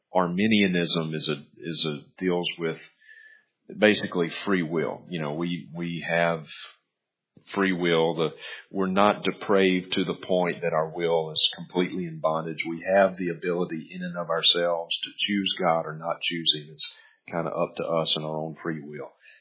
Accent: Mississippi, United States; now in Montana, United States; Like when I was growing up in Mississippi, one of my best friends is a guy named Chad Stewart.

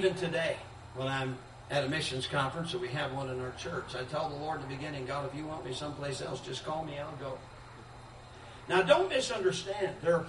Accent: Michigan, United States; I mean, I was born and raised in Michigan. I'm tired of it. I'm glad I'm in the South.

